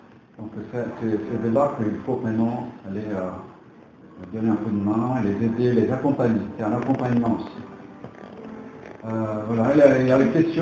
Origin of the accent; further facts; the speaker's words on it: France; French is a second language; moi je suis un français, mais excusez-moi, je ne parle pas très bien le français